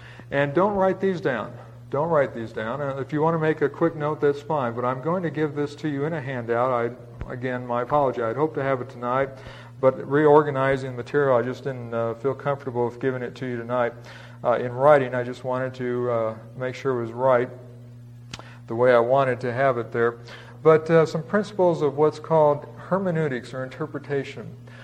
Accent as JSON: {"language": "English", "town": "Phoenix", "region": "Arizona", "country": "United States", "tie": "born or raised there", "said": "I was born and raised here in Phoenix."}